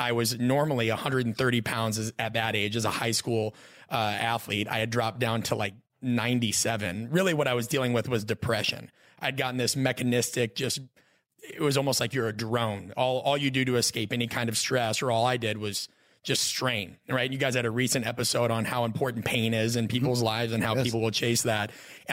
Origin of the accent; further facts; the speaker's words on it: Omaha, Nebraska, United States; I grew up in Omaha, Nebraska, right?